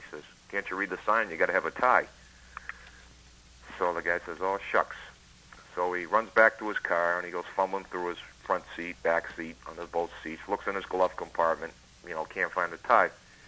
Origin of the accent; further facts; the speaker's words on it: Upton, Massachusetts, United States; also born or lived in Westboro; I'm from Westboro, but I grew up in Upton, which is the next town over.